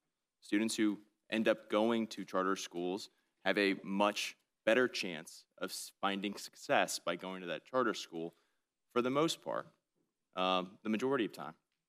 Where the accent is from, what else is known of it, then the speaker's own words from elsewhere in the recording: Florida, United States; I grew up in Broward County. I'm very familiar with it.